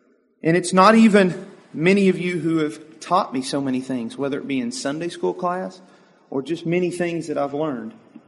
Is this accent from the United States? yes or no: yes; Ashland, United States; And I say, I'm from Ashland.